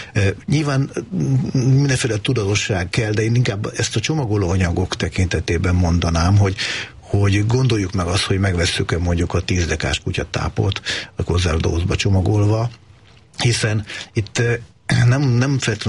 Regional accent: Transdanubia, Hungary; én Dunántúli vagyok

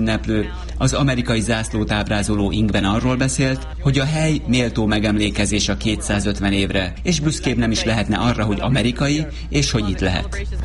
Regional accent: Hungary; mert megemlítettem neki, hogy én magyar vagyok.

